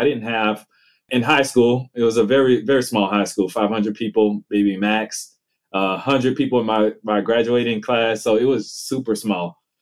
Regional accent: Franklin, Louisiana, United States; I myself, I'm a Southerner. So I grew up, I was born and raised in Louisiana. So a little small, quaint town called Franklin, Louisiana, actually.

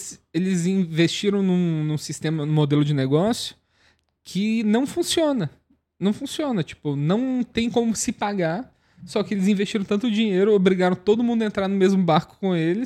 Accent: São João do Rio, Brazil; Lá em São João do Rio, onde eu cresci, tem um cinema bem antigo, assim.

